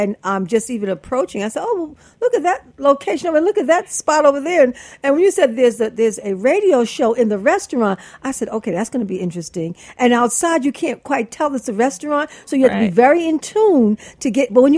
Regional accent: Brooklyn, New York, United States; I was born and raised in Brooklyn. This is my hometown. This is my foundation.

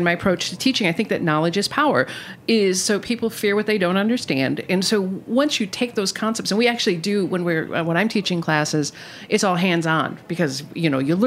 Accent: Milwaukee, Wisconsin, United States; And I'm from Milwaukee, so means beer.

